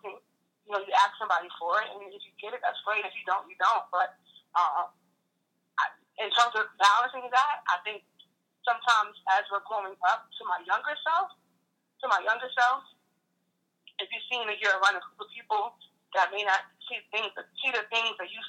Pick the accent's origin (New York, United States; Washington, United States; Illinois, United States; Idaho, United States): New York, United States; Bronx; So I grew up in the Bronx, right? I grew up in the neighborhoods of people that didn't want to see you win.